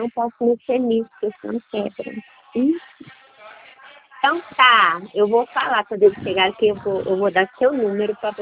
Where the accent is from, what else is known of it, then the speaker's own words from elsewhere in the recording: Northeast Region, Brazil; Eu sou nordestina, eu gosto de forró, mulher, tão lindo.